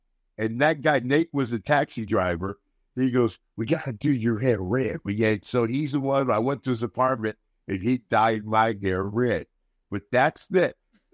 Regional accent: Sunnyvale, California, United States; I am from Northern California, a place called Sunnyvale, which is now called Silicon Valley.

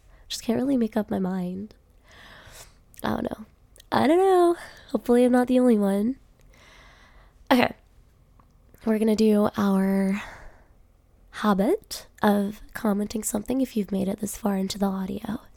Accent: New York, United States; I already know what New York looks like because I was like, I'm from New York.

